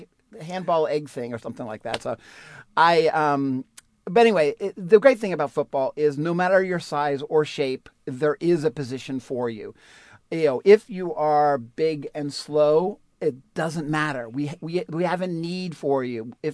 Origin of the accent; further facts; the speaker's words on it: New England, United States; I grew up in New England, and basically the sport of New Englanders is ice hockey.